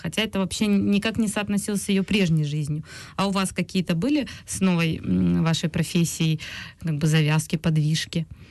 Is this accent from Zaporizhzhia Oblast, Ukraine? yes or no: no; Crimea, Ukraine; now in Kyiv, Ukraine; Потому что вот даже я, крымчанка, переехав в Киев, встретил достаточные там трудности